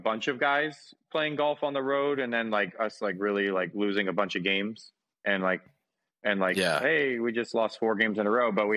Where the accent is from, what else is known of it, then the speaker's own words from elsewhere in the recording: Davie, Florida, United States; Like 5 minutes from Nova Southeastern, yeah. And only in 2018, we moved up north.